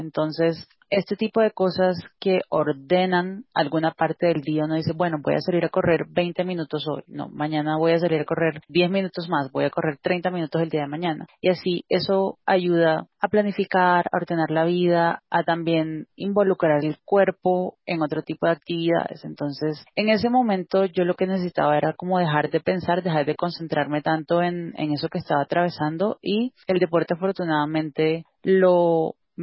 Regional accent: Cartagena, Bolívar, Colombia; moved away as an adult; now in Bogotá, Colombia; yo soy de Cartagena de Indias, me mudé a Bogotá para estudiar en la sede de Bogotá de la Universidad Nacional de Colombia en el año 2007 y me quedé viviendo aquí en esta ciudad

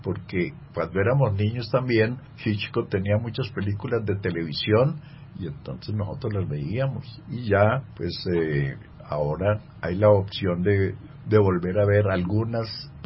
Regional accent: Argentina; soy de Argentina, soy hincha del River Plate, y en cada país tiene uno su siriri. En Alemania, donde viví dos meses

